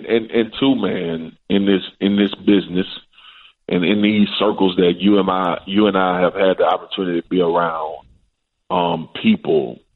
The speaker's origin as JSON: {"language": "English", "town": "Baton Rouge", "region": "Louisiana", "country": "United States", "said": "I'm from Baton Rouge, 45 minutes away from my home in the Superdome"}